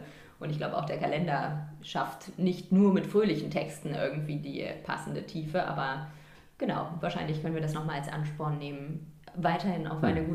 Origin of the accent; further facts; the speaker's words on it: Northern Germany, Germany; Und wir als Norddeutsche, uns ist klar, dass es sich dabei um ein altes Hanseschiff handelt.